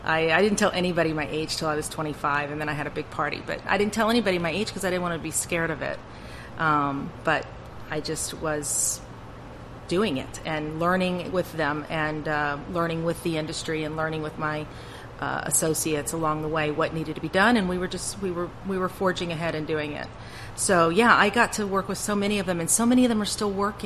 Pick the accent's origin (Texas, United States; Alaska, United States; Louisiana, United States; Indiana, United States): Texas, United States; Austin; Now, as a kid, you know, I was that kid that my mom put in dance class at the Shirley McPhail School of Dance in Austin, Texas.